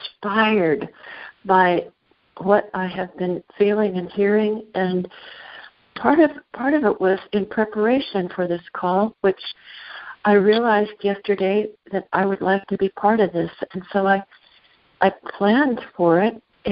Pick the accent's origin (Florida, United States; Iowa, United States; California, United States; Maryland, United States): California, United States; from California.